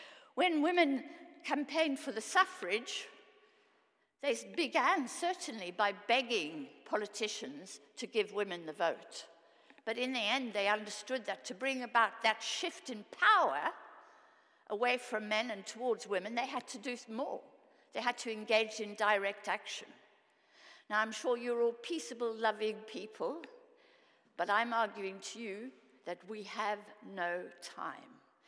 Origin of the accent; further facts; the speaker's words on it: South Africa; I once went back to South Africa, my home country, and visited my family who live in a very poor part of Johannesburg and who are not very well off.